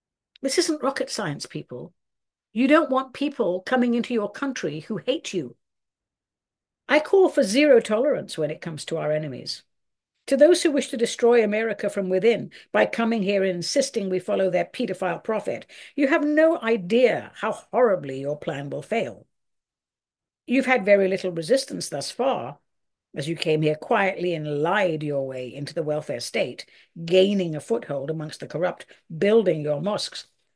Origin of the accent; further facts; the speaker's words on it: United States; And as an American, I am done with my country being used as a money laundering operation.